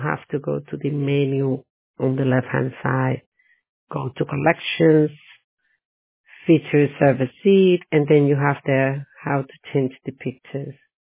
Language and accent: English; Galicia, Spain; first language English/Spanish; soy gallega, so...